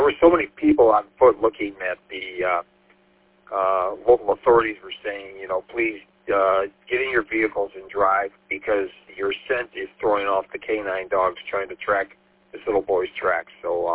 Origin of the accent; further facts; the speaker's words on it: St. Clair Shores, Michigan, United States; now in Madison Heights, United States; I've only lived in this city for, and county too, for about 12 years, and I'm originally from St. Clair Shores, but in Macomb County